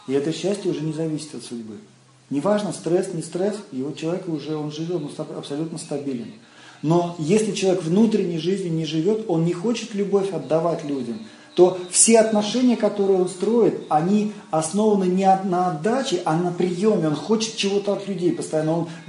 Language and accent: Russian; Astrakhan, Astrakhan Oblast, Russia; вот я, допустим, из Астрахани, да, у нас там есть там государственная библиотека, даже там несколько